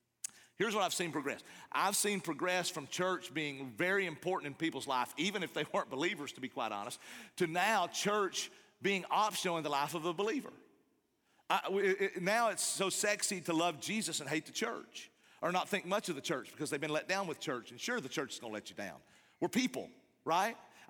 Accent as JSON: {"language": "English", "region": "Appalachia", "country": "United States", "tie": "born or raised there", "said": "And I'm an Appalachian kid."}